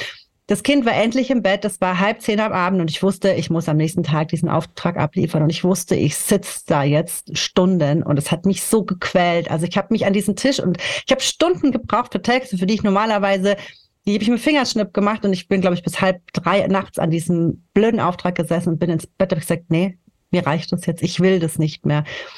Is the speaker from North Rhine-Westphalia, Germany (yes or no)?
no; Munich, Bavaria, Germany; moved away as an adult; irgendwann mal sind wir dann eben von München weggezogen, von meiner Heimatstadt